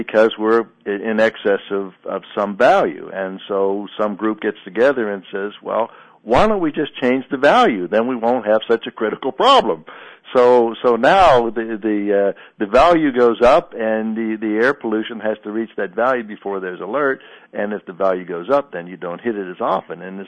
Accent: Pittsburgh, Pennsylvania, United States; I'm from Pittsburgh, and so there was a time in the past when I was growing up with the steel mills where the air quality was just abysmal

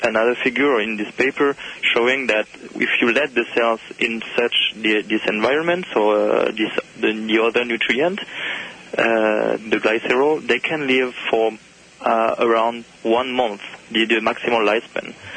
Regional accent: France; now in North America; I come from France, actually, and I was surprised when I arrived in North America first months

